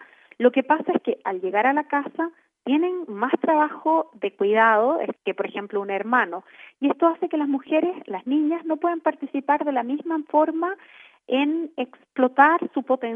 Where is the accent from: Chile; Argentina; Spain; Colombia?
Chile; Yo soy chilena, así que quisiera destacar la política en Chile